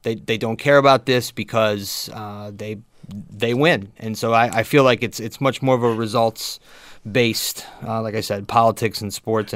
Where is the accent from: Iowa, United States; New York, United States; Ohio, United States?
Ohio, United States; I was going to say, as an American, an Ohioan, a Catholic, and a fan of Ohio State football, it's been